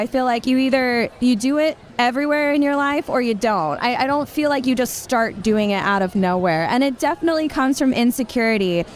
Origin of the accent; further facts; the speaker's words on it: Salt Lake City, Utah, United States; I grew up in Salt Lake City.